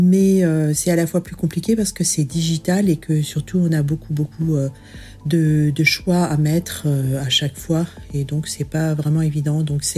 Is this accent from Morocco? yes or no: no; France; now in Canada; Et je ne serai jamais aussi américaine que ce que je suis française